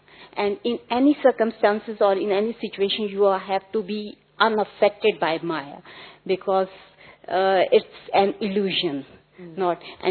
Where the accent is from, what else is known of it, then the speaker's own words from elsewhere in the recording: Vienna, Austria; English is a second language; I am from Vienna, Austria, and I am for the first time here in Madhuban